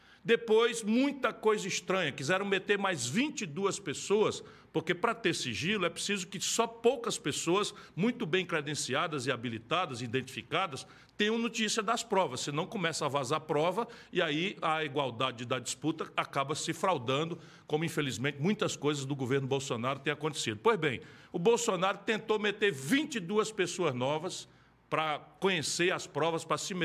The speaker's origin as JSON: {"language": "Portuguese", "town": "Sobral", "region": "Ceará", "country": "Brazil", "said": "Opa! A minha terra. Eu fico tentando explicar para o pessoal que Sobral é o centro do universo"}